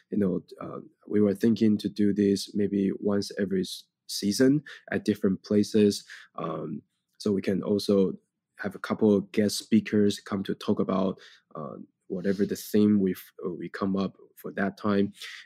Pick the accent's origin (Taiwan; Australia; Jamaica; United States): Taiwan; we grew up in Taiwan. We are basically drinking bubble tea grow up.